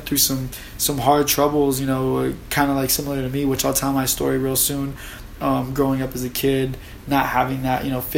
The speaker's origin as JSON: {"language": "English", "town": "Redlands", "region": "California", "country": "United States", "tie": "born or raised there", "said": "I grew up in Redlands, California, and I just know that I was generally a good kid until around like 7-8 years old."}